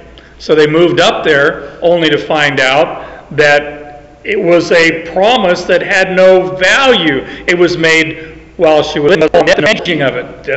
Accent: Phoenix, Arizona, United States; I grew up in Arizona. In Phoenix, I stand outside and I watch these big, fat, white snowflakes fall down and land on the desert and melt.

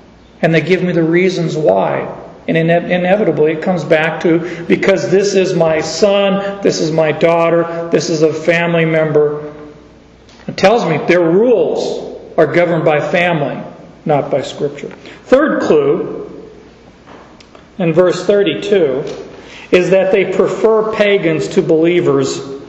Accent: Phoenix, Arizona, United States; You know, I'm from Phoenix.

